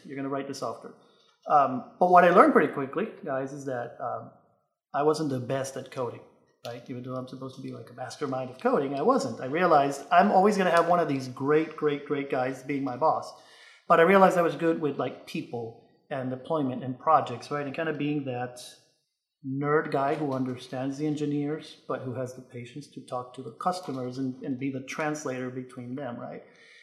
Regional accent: Venezuela; also born or lived in Pennsylvania, United States; I was born a long time ago in Pennsylvania. life happened. I grew up in Venezuela. My parents are Venezuelans. I went to college there. I got married there.

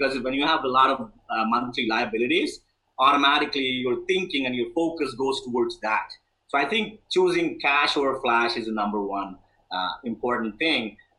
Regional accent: India; moved away as an adult; now in United States; So I'm an immigrant from India. Originally, I moved to the States in 2000.

